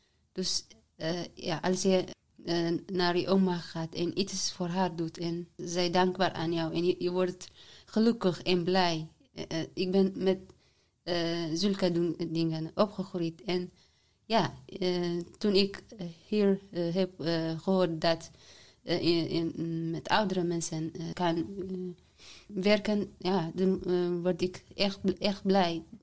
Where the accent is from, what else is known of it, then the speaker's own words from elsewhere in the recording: Eritrea; Dutch is a second language; now in Netherlands; ik kom uit Eritrea. Sinds 2016 juli ben ik hier.